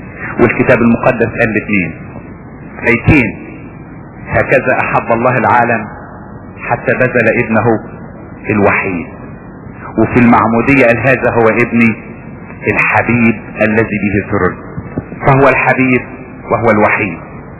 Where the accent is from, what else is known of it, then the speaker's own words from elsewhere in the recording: Upper Egypt, Egypt; وفي مثل بيقولوه عندنا في الصعيد